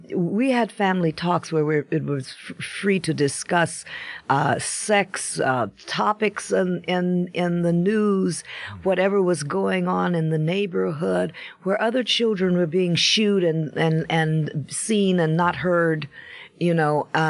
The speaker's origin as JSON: {"language": "English", "town": "Chicago", "region": "Illinois", "country": "United States", "tie": "born or raised there", "said": "I was cast in a big musical show in Chicago, which is my hometown."}